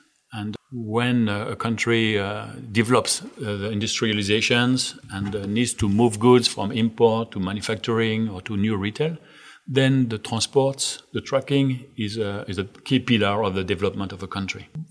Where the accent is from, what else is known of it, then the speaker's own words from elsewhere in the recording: France; moved away as an adult; So I was born and raised in France.